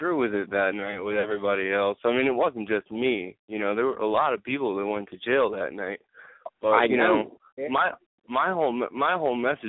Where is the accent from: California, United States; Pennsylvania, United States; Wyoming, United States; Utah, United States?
Pennsylvania, United States; Philadelphia; I grew up in Philadelphia, one of the foundation cities of this country